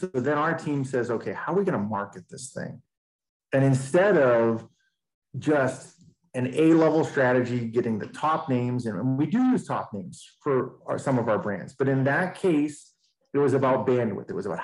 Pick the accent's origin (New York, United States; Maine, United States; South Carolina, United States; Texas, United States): Maine, United States